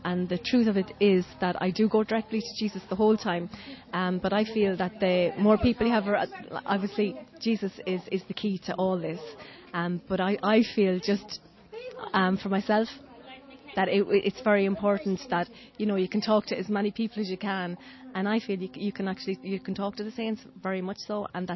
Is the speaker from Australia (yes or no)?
no; Roscrea, Tipperary, Ireland; I'm actually from Roscrea in County Tip.